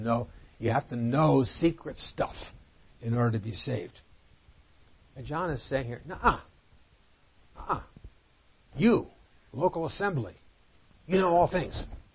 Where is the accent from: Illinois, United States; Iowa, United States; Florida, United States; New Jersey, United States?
New Jersey, United States; I grew up in New Jersey.